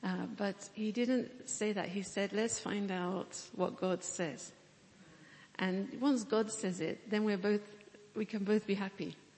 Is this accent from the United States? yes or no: no; England, United Kingdom; now in Ghana; I'm from England. John is from Ghana. And we live in Ghana.